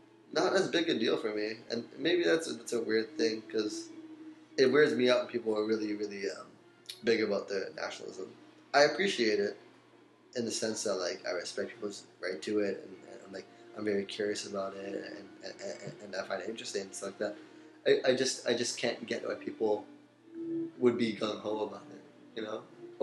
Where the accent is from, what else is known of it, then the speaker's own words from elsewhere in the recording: Canada; I think growing up in Canada, where, like, ever, like, we grew up in a street where we had, like, a bunch of Italian people, and then we had, like, us, the West Indian people